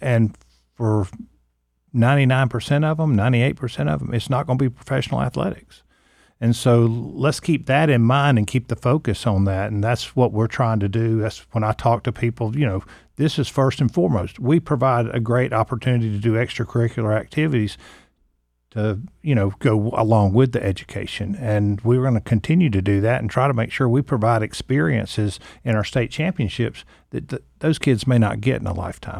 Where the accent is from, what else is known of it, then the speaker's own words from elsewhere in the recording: Georgia, United States; I grew up in Georgia, but I've seen places I've never seen before.